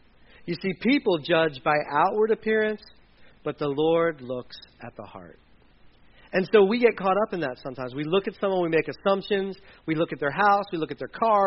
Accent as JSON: {"language": "English", "region": "Delaware", "country": "United States", "said": "Hi, I'm from Delaware."}